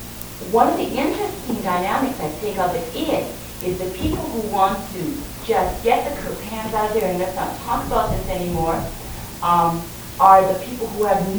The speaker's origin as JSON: {"language": "English", "town": "Calgary", "region": "Alberta", "country": "Canada", "said": "I'm from Calgary"}